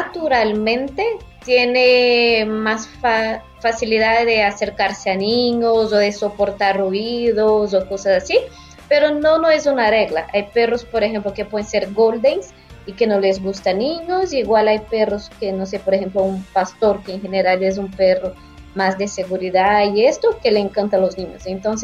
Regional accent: Brazil; Spanish is a second language; moved away as an adult; now in Panama; creo que por mi acento ya lo saben, yo soy brasileña.

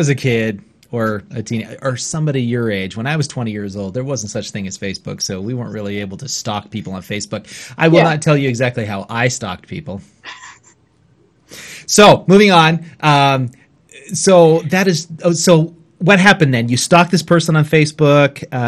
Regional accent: Idaho, United States; You know, I'm from Idaho, right?

